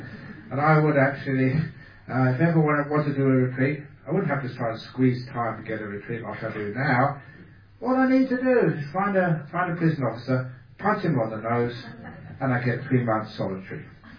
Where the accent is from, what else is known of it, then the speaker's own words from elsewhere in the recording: Australia; Any Australians here other than me? Well, okay, well, I'm Australian too, so it doesn't really matter.